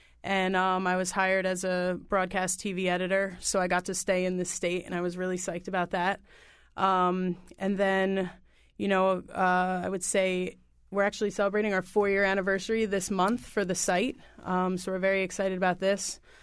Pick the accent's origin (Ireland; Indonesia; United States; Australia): United States; New Jersey; Yeah, I'm from Jersey. She's from Boston.